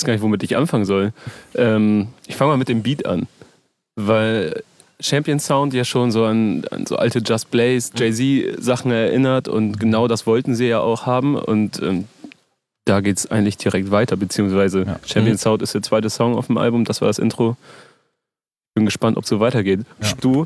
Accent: Lower Saxony, Germany; ich komme aus der Nähe von Oldenburg

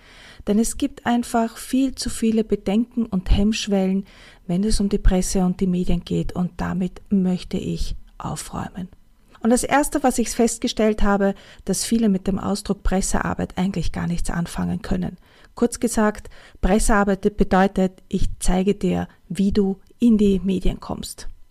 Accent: Vienna, Austria; du hörst es vielleicht an meinem Akzent oder an meinem Dialekt. Ich spreche zu dir aus Wien. Wien ist meine Homebase

